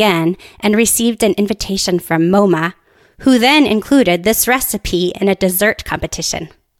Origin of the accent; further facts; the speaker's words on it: Nuremberg, Bavaria, Germany; I thought about Nuremberg as my hometown, the central market as the commercial center, and then naturally about Nuremberg gingerbread.